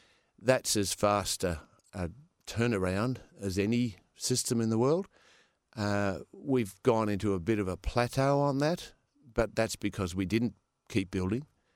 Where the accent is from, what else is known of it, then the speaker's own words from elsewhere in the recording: Perth, Western Australia, Australia; born there; I was born in Perth. I was the start of the baby boom. 3 days after the Hiroshima bomb was dropped, I was born.